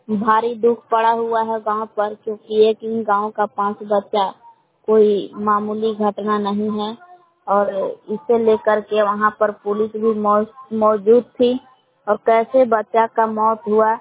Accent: Bila, Bihar, India; ग्राम बिला जिला कैमूर भगवान की निवासी हूँ।

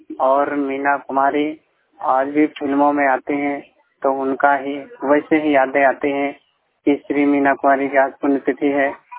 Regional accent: Hardoi, Uttar Pradesh, India; मैं उत्तर प्रदेश डिस्ट्रिक्ट हरदोई का रहने वाला हूँ।

